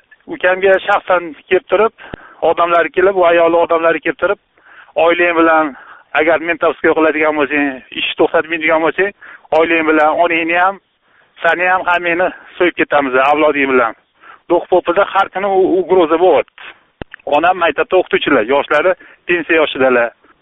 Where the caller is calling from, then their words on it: Tashkent, Uzbekistan; Toshkentlikman.